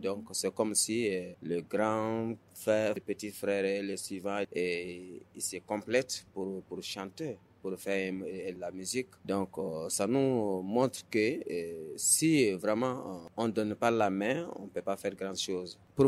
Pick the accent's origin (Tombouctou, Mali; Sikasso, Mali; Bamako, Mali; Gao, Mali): Sikasso, Mali; Nebadoukou; Neba, c'est mon village natal.